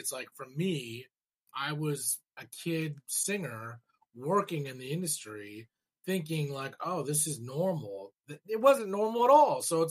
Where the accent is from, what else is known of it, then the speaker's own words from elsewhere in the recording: Arcadia, California, United States; I'm just from Arcadia, but I remember coming